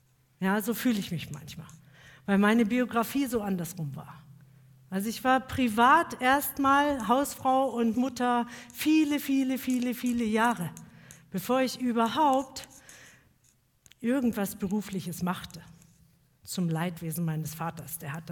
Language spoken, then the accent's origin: German; Adelsdorf, Bavaria, Germany; ich komme aus der Nähe von Erlangen, da wohne ich, Adelsdorf, kennt fast keiner, aber da komme ich her.